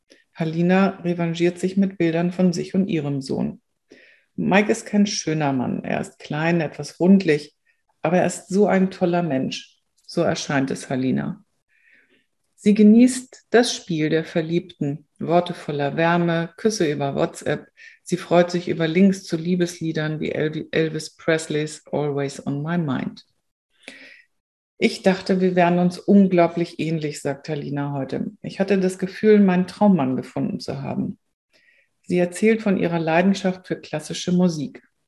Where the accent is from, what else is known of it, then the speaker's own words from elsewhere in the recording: Hamburg, Germany; ich habe euch heute eine Geschichte aus meiner Heimatstadt mitgebracht. Tatsächlich spielt sie in Hamburg, von wo auch ich grüße euch aus Hamburg ganz herzlich.